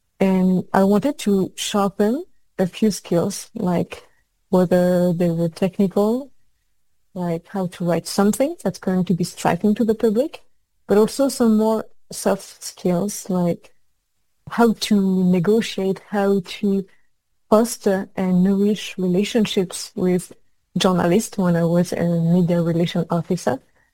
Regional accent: Normandy, France; I come from Normandy in France, and I've been surrounded my whole childhood and adulthood by Canadian flags and Quebecois flags, because I've grown up in Juno Beach, so where the Canadian Army landed

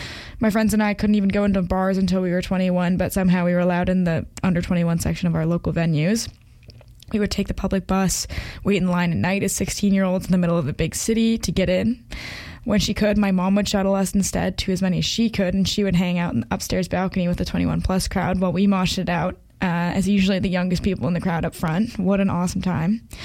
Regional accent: Seattle, Washington, United States; This week, we've got some Seattle and Seattle-esque tunes for you, as I've been hanging out in my hometown for the holidays, and I'm feeling inspired.

